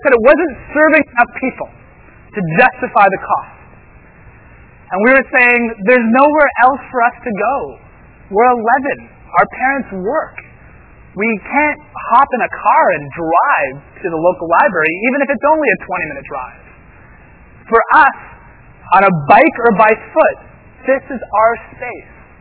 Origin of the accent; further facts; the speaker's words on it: Thornhill, Ontario, Canada; born or raised there